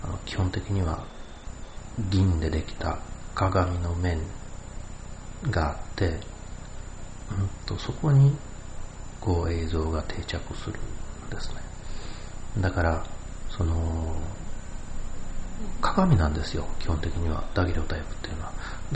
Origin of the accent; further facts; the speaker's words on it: Hirakata, Osaka, Japan; now in Hikone, Japan; 枚方なんですけどね、僕の実家はね、日本で一番暑いと言われてる町で、山に囲まれてて